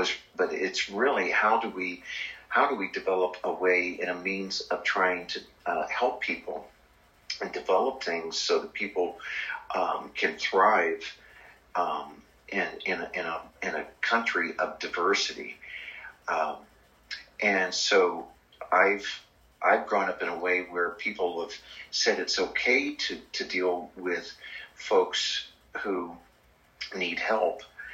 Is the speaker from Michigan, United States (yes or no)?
no; Ohio, United States; You don't even know this about me, but I'm from Clark County.